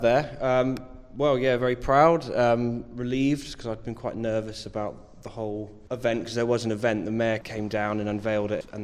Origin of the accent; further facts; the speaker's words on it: Bristol, South West England, United Kingdom; I'm from Bristol, I've seen the Bear Pit change over the last few years